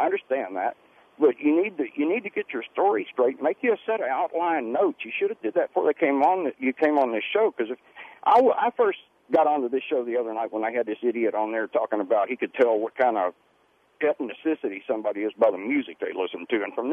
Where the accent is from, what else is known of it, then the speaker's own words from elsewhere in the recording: Texas, United States; Hey, I'm from Texas, dude. You can call me a hillbilly all you want. My neck's as red as they get.